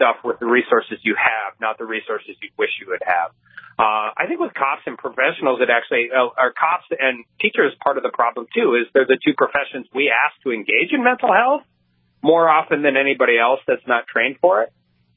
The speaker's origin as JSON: {"language": "English", "town": "Dickinson", "region": "North Dakota", "country": "United States", "tie": "born or raised there", "said": "And not only is that great for my hometown community of Dickinson, not only is it great for the Spiritwood Jamestown area"}